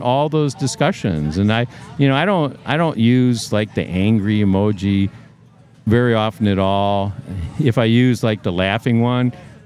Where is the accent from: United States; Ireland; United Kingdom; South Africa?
United Kingdom; I mean, I always refer, like, I'm a Brit, you know